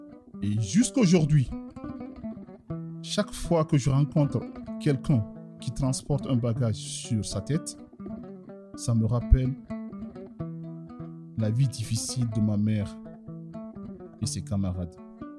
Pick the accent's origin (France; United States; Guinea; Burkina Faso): Guinea; Kamsar, Boké; Pendant mon enfance à Kamsar, une ville située au nord de la capitale Conakry, en Guinée, au bord de l'océan Atlantique.